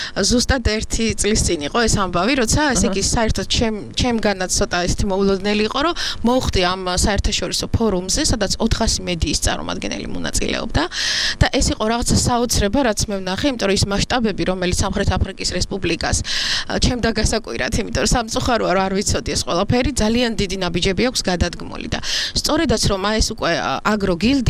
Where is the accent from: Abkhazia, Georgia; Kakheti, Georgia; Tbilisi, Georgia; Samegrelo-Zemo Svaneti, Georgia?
Kakheti, Georgia; ეხლა მე კახეთის რეგიონიდან ვარ და ყოველთვის ამას ვამბობ, რომ ძალიან გავს რაღაცით ავსტრიას